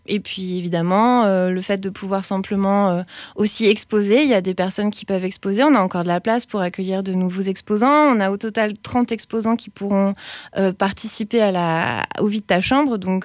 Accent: Grand Est, France; moved away as an adult; now in Aveyron, France; Alors, moi j'ai débarqué il y a un an en Aveyron, je ne connaissais pas du tout le coin, je viens d'Alsace.

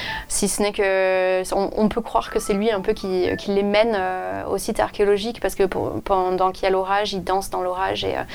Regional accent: Provence-Alpes-Côte d'Azur, France; Et moi, j'ai grandi dans la Provence, donc ça m'a forcément touchée.

